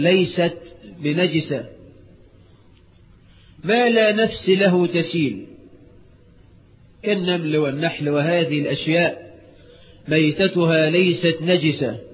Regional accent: Egypt

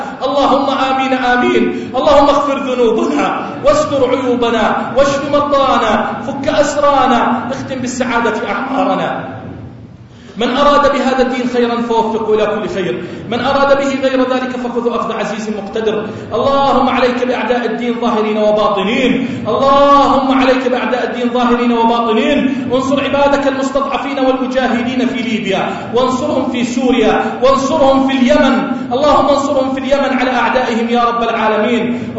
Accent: Jordan; اللهم اجعل بلدنا الأردن وسائر بلاد

